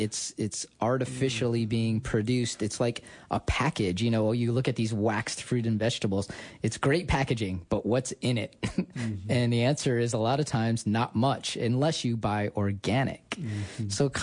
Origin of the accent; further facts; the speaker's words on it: New York, United States; Yeah, I'm a New Yorker. I grew up, you know, watching them pollute the Hudson.